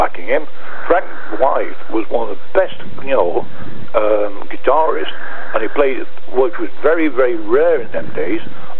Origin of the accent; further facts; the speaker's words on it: Halifax, Yorkshire and the Humber, United Kingdom; also born or lived in Liverpool; Halifax, which I then live in, because my mum was, raised around that area. I'm actually a Scouser by birth, not a Yorkshire lad, but I went to live in Yorkshire when I was 12.